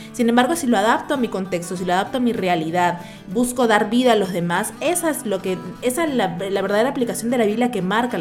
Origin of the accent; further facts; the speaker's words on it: Peru; en esta parte del mundo, nosotros somos de Perú, en la parte de Latinoamérica quizás